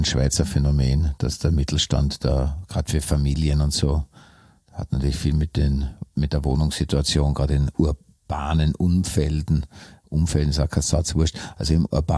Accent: Austria; Wir haben als Österreicher natürlich auch eine Veranlagung, unser eigenes Land zu hassen. Weil niemand schimpft über dieses Land so sehr wie wir Österreicher selbst.

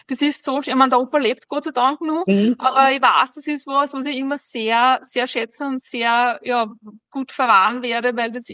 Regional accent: Nasswald, Lower Austria, Austria; bei uns in meiner Heimatgemeinde, wo ich herkomme, das ist Nasswald, ist ein berühmter Bergsteiger geboren, der Konrad Kain.

